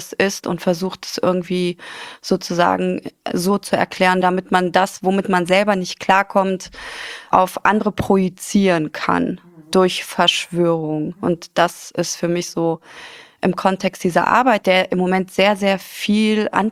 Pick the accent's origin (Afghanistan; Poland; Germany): Afghanistan; born there; German is a second language; Ich bin gebürtig aus Afghanistan. Meine Mutter ist Pakistanin, mein Vater ist Afghane.